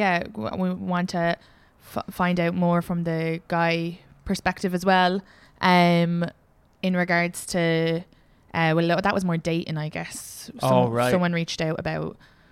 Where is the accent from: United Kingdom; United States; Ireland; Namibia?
Ireland; Leinster; I'm from Kildare.